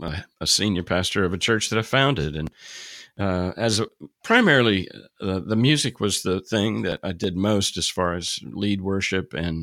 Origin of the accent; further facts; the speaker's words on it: Oklahoma, United States; born there; I was born in Oklahoma, and I was raised Presbyterian